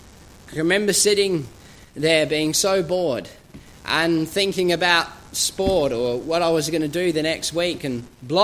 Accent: Australia; now in Northern Ireland, United Kingdom; I am from Australia and grew up there, and it's been something for me that I've come here to Northern Ireland

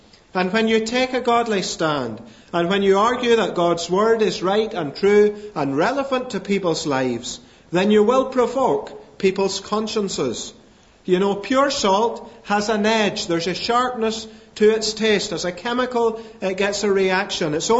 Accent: Scotland, United Kingdom; born there; now in Northern Ireland, United Kingdom; I'm a Scotsman by birth, but I love living in Northern Ireland

